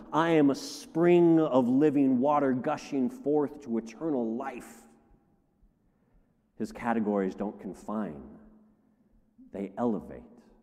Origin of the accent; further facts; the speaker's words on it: United States; The fact that I am an American, it matters to me.